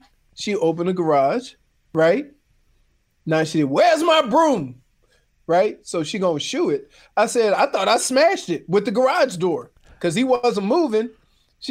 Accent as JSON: {"language": "English", "town": "New Orleans", "region": "Louisiana", "country": "United States", "tie": "born or raised there", "said": "See, because if I would have said that and I was growing up in New Orleans, everybody would just avoid the garage."}